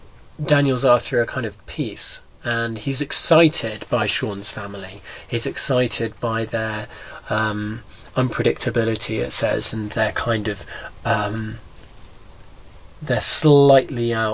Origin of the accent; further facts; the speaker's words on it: East Midlands, United Kingdom; I come from Lincolnshire, and there's a lot of gun crime not so far away in Nottingham